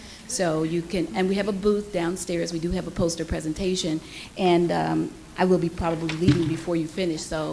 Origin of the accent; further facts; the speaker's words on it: Chicago, Illinois, United States; I'm from Chicago.